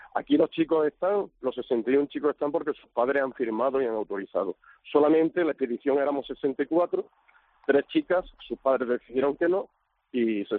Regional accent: Mancha Real, Andalusia, Spain; Sí, sí, mire, nosotros somos de Mancha Real

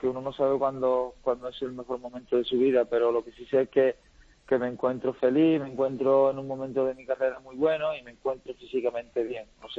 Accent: Vigo, Galicia, Spain; Sí, soy de aquí, de Pontevedra, de Vigo.

